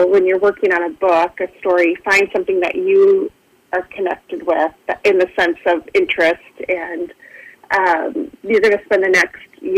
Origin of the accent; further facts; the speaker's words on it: Mason City, Iowa, United States; now in Dubuque, United States; I grew up in Mason City, and I think I was known there as